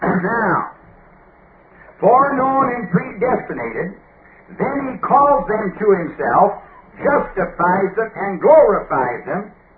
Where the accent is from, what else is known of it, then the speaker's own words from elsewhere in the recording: Canada; being a Canadian, very conservative